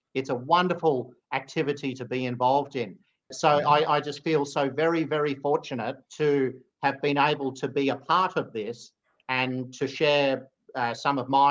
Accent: Australia; Because my community, yes, it's here in Western Australia. Yes, I'm an Australian.

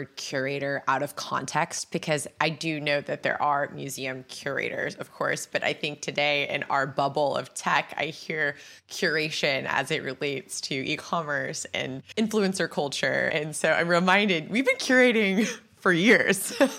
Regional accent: Seattle, Washington, United States; also born or lived in Atlanta; I was born in Atlanta and then moved to Seattle when I was a kid.

